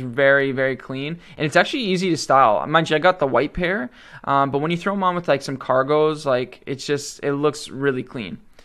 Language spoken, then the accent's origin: English; Canada; I live in I'm Canadian, obviously, so you got to keep that in mind.